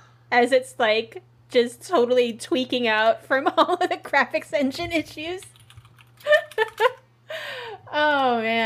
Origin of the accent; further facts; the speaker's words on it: California, United States; I am from California, so humidity is not a thing that I can deal with very well.